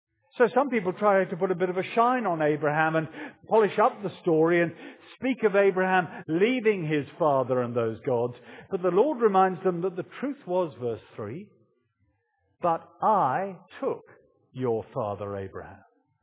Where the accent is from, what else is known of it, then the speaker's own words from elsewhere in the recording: United Kingdom; But sorry, right, I'm a Brit, I'm not going there.